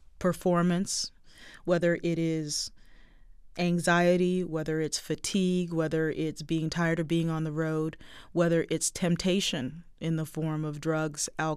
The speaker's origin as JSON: {"language": "English", "town": "Baltimore", "region": "Maryland", "country": "United States", "tie": "born or raised there", "said": "I think about my own family. I think about growing up in Baltimore."}